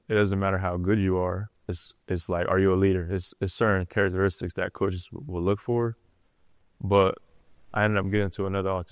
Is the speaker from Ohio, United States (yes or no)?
no; Trenton, New Jersey, United States; Like, when I was just a kid, I mean, growing up in Trenton, I couldn't really afford, like, a nice court.